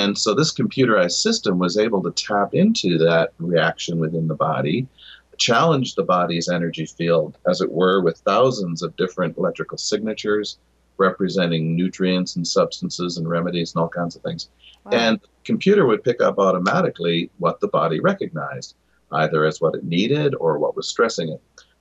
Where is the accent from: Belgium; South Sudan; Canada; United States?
Canada; I'm from Canada, so there's all kinds of government programs